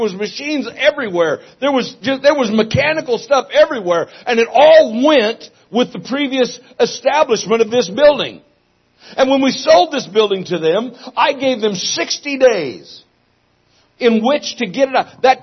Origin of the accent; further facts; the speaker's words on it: Myrtle Creek, Oregon, United States; I don't know what you think about Myrtle Creek, Oregon, but it's my hometown. I was born and raised right here.